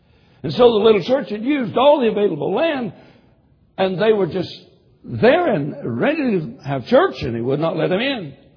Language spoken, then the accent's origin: English; Tennessee, United States; Now, I'm from Tennessee. You'd never guess that.